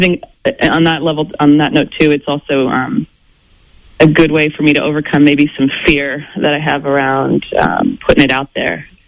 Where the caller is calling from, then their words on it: Austin, Texas, United States; I'm in Austin, Texas right now.